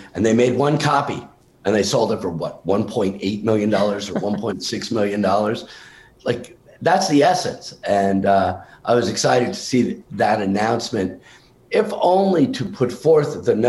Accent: New York, United States; also born or lived in Vermont; I grew up in New York and in Vermont. My family had a farm in Vermont.

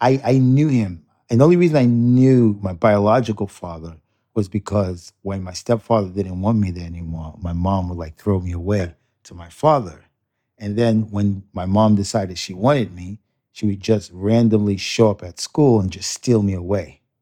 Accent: Brooklyn, New York, United States; So far from that, I grew up in the projects, in Marble Projects of the Brooklyn.

